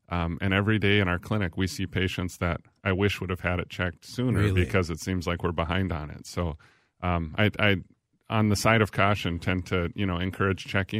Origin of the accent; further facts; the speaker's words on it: Little Falls, United States; I'm from Little Falls, yeah